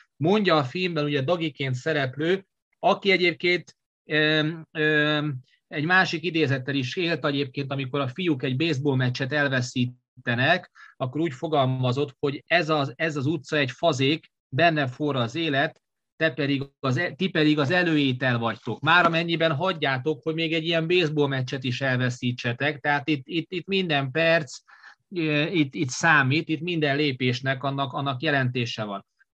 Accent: Győr, Győr-Moson-Sopron, Hungary; bár nekem is olyan Győrből jövök

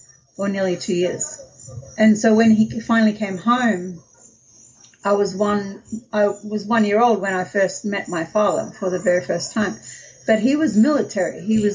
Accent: Tasmania, Australia; born there; So I was born in Tasmania, and during that time, my father was in Vietnam with the Australian military.

